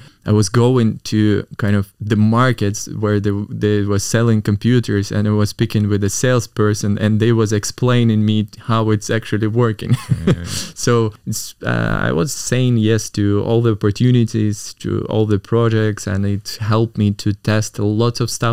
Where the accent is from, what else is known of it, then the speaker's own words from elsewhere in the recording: Moscow, Russia; born there; English is a second language; I born in Moscow, 91, 34 right now. I actually from ordinary family, wasn't rich. I grew up in a super simple district